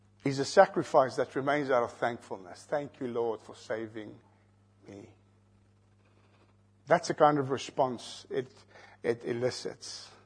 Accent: South Africa; When I grew up in South Africa, and that's my framework of reference, I often heard the message of pastors preaching

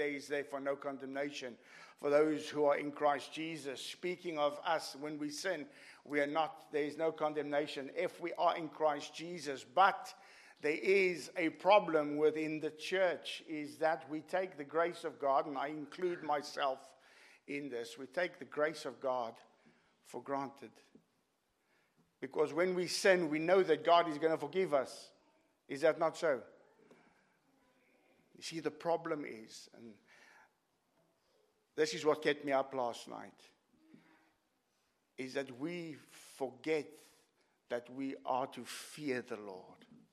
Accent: South Africa; I'm a South African. I'm tough and I'm hard

